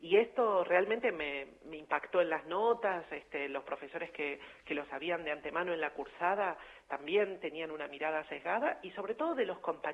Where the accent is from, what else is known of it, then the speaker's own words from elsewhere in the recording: Buenos Aires, Argentina; also born or lived in Salta; Yo nací en Salta y mi familia migró toda completa conmigo cuando yo era chica aquí a la ciudad de Buenos Aires.